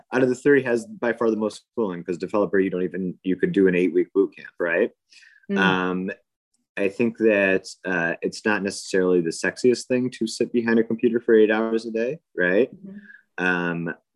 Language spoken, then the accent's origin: English; United States; Well, not we, I'm an American, but mm-hmm. My family was telling me that science and electronics and IT was pushed on them at an early age. So they came over here